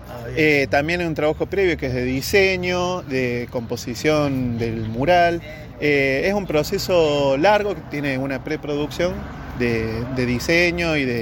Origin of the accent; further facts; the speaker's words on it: Córdoba, Argentina; Nosotros somos oriundos de Córdoba, así que sobre todo nuestros trabajos están ahí.